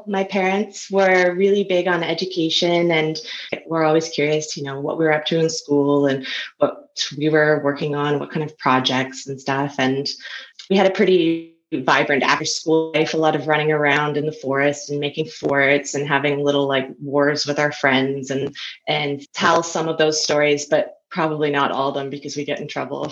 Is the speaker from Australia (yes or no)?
no; Surrey, British Columbia, Canada; also born or lived in Vancouver; I was born in Vancouver, BC, and I grew up in Surrey.